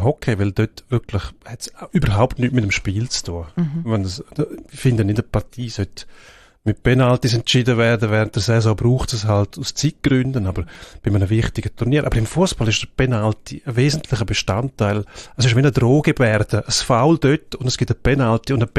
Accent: Switzerland; als Schweizer bist du immer noch der Aussenseiter gewesen

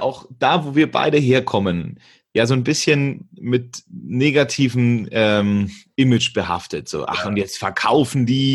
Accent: Augsburg, Bavaria, Germany; wir kommen aus Augsburg.

